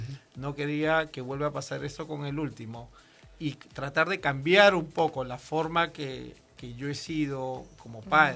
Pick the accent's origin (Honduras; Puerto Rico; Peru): Peru; Lima; Yo soy de Lima, nací en la ciudad